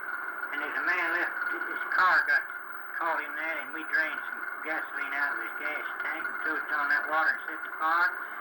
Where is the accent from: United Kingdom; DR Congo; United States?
United States; Texas; born there; I was born on Red Oak Creek.